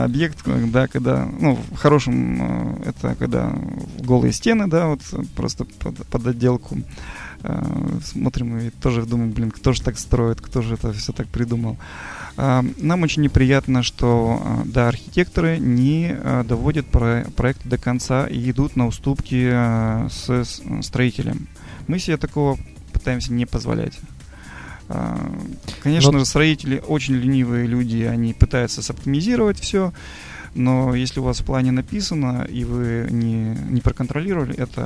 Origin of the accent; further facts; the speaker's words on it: Arkhangelsk, Arkhangelsk Oblast, Russia; moved away as an adult; now in Moscow, Russia; И в 2003-м я переехал в Москву, сам из Архангельска.